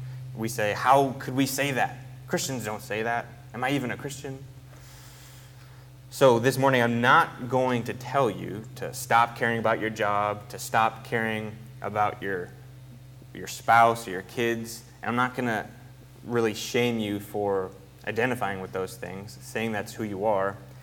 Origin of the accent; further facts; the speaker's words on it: Buffalo, New York, United States; I'm born and raised in Buffalo.